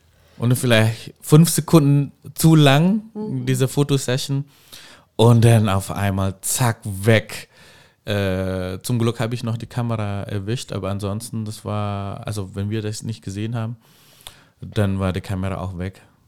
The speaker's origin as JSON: {"language": "German", "country": "Indonesia", "second_language": "German", "said": "Und ich komme ja aus Indonesien"}